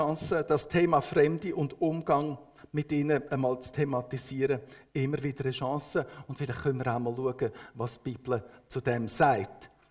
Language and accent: German; Switzerland; dass wir als Schweizer alle Immigranten sind